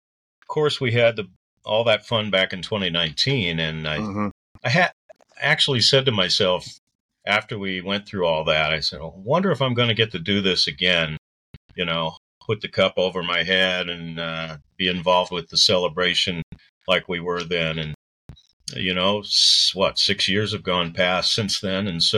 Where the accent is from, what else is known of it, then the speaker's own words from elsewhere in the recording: Belleville, Illinois, United States; now in Millstadt, United States; Okay, well, I was born and raised in Belleville. And later in life, after I was married for a while, we moved to the Millstadt, Illinois area, which is a little south of Belleville.